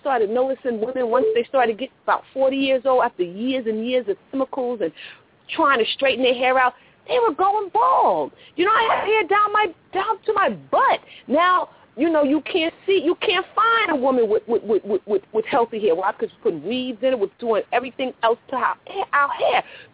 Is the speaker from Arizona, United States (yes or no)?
no; New York, United States; also born or lived in Washington, D.C. / Maryland; now in Atlanta, United States; I'm not from Atlanta. I'm from New York originally, by way of Washington, D.C., Maryland area.